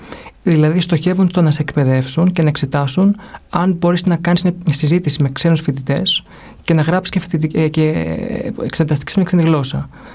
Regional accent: Athens, Attica, Greece; οι καλύτεροι βάση μέσου όρου φοιτητές στην πόλη μου, στην Αθήνα.

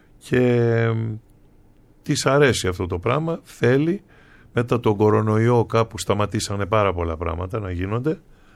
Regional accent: Schinoussa, South Aegean, Greece; Για τις Σινούσες, γιατί εντάξει, η πατρίδα μου είναι και οι δύο μου γονείς είναι από εκεί.

